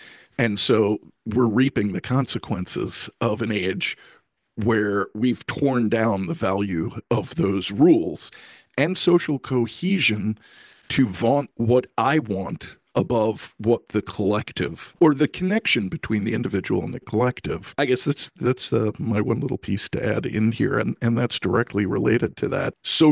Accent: New York, United States; I was born in Brooklyn and I grew up in New York.

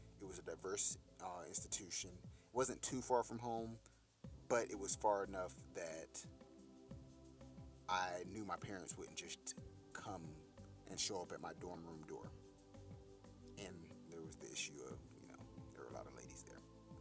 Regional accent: Durham, North Carolina, United States; which was maybe, campus 20-25 minutes from Durham, my hometown.

